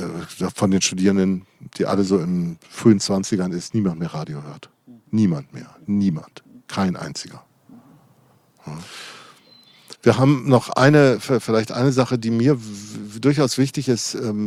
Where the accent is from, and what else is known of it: Darmstadt, Hesse, Germany